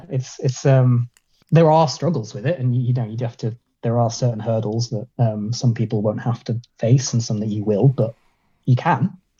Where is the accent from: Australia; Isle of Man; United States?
Isle of Man; Well, I'm from the Isle of Man.